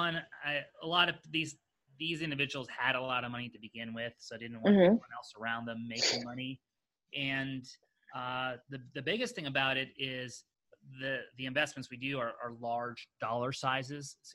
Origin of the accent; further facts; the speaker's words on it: Connecticut, United States; also born or lived in Boulder, Colorado; now in San Diego, United States; I grew up in Connecticut, which is basically, I feel like, a giant suburb of New York City.